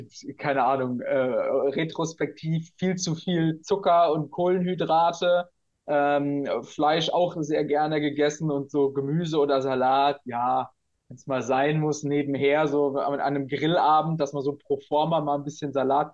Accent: Rhineland-Palatinate, Germany; Ich komme ja aus der Pfalz

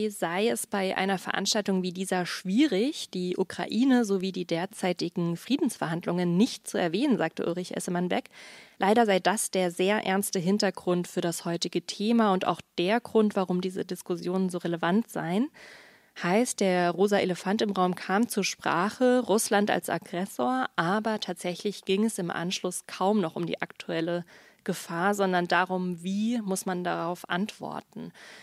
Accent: Germany; Als Deutsche

